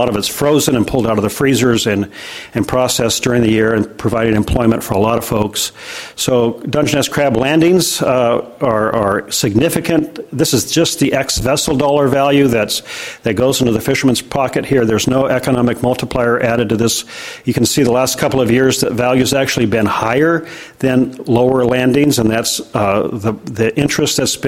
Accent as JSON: {"language": "English", "region": "Washington", "country": "United States", "tie": "born or raised there", "said": "And I grew up on the Washington coast, and I was one of those little guys getting booted out of bed at 5 in the morning"}